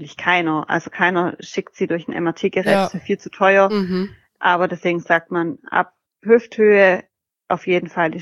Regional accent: Esslingen, Baden-Württemberg, Germany; also ich komme ja aus Esslingen

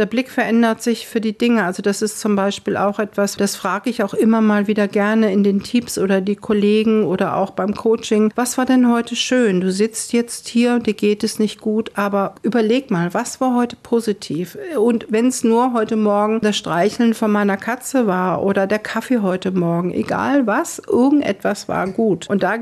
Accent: Schleswig-Holstein, Germany; born there; moved away; Also erstens bin ich kein Schwab, auch wenn ich jetzt hier schon lange lebe, aber ich bin eine gebürtige Nordfriesin.

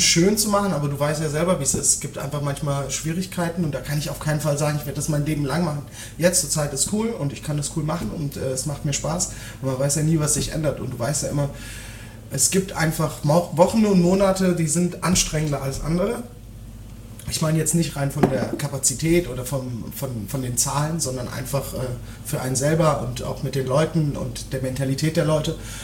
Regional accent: Freiburg, Baden-Württemberg, Germany; Ich komme ja aus Freiburg

